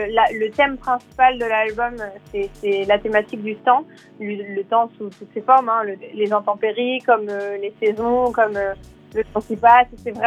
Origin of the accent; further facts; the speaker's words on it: Portugal; un peu lusophone, parce que je suis portugaise aussi.